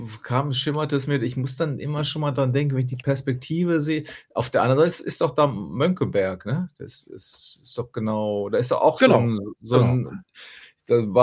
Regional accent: Rhön, Germany; weil wir kommen ja eigentlich da aus dem Rhongebiet, da war jetzt auch nicht so viel Wassernähe

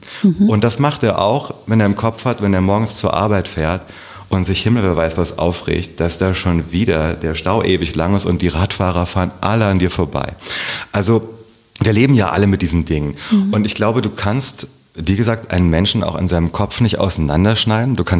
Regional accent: Herborn, Hesse, Germany; Ich bin viel bei meiner Großmutter groß geworden. Meine Eltern waren noch sehr jung. Mhm. Und ja, in Herborn bin ich aufgewachsen.

